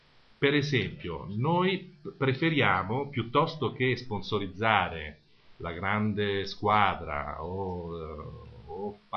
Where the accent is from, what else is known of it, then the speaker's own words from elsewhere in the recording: Rome, Lazio, Italy; now in Monza, Italy; un po' perché sono anche romano, quindi ho fatto anche un piacere, anche se vivo a Monza e lavoro tra Milano e Sondrio